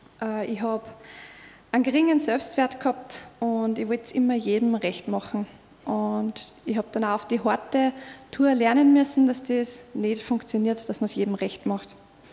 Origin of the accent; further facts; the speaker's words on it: Upper Austria, Austria; now in Asten, Austria; ich wohne in Asten, bin ursprünglich aus dem Mühlviertel und bin beruflich Hebamme, habe mit Thomas zwei Kinder. Genau, so viel zu mir. Ich bin in einem christlich-katholischen Elternhaus aufgewachsen